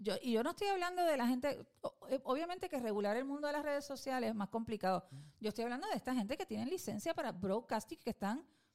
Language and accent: Spanish; Puerto Rico; ¿Qué podemos hacer como puertorriqueños y puertorriqueñas para cuidarnos